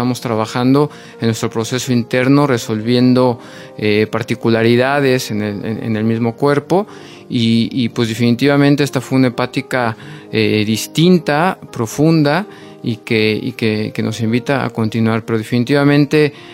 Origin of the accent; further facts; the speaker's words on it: Tlaxcala, Mexico; vengo de Tlaxcala, México.